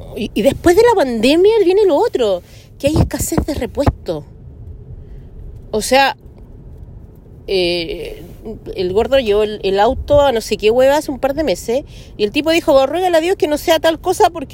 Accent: Santiago, Santiago Metropolitan Region, Chile; yo no vengo del Caribe, yo vengo de Santiago de Chile, una weá que tiene tenía antiguamente cuatro estaciones

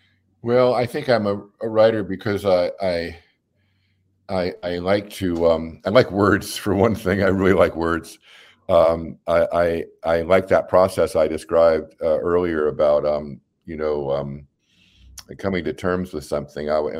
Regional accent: Houston, Texas, United States; growing up in the Third Ward in Houston, what the Third Ward was like, how the interstates had destroyed the Third Ward

